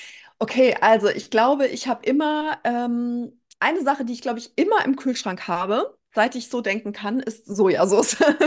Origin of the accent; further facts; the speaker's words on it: Frankfurt, Hesse, Germany; ich komme aus Frankfurt